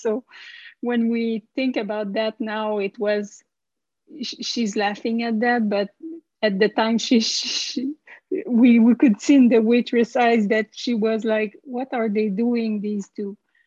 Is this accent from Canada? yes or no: yes; Montreal, Quebec, Canada; We're from Montreal, but we used to go to that restaurant when she was having her vision.